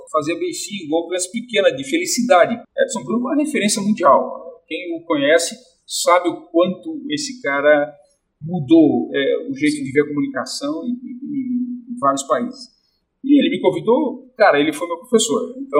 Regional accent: Joinville, Santa Catarina, Brazil; also born or lived in Ceará; eu nasci em Sara, com 5 anos, meus pais se separaram e minha mãe veio pra cá. Então, assim, desde 5 anos, eu com 37, né, então eu tenho dupla cidadania. Eu sou mais joinvilense que issarense

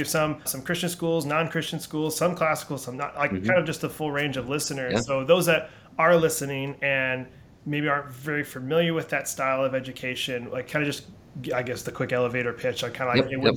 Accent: Alaska, United States; now in Florida, United States; I love snow sports growing up in Alaska. So I miss it living here in Florida now.

